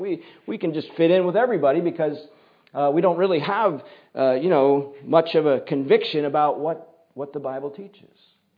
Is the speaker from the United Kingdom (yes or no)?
no; United States; now in Canada; I kind of assume sometimes, I grew up in the United States, that these principles carry over.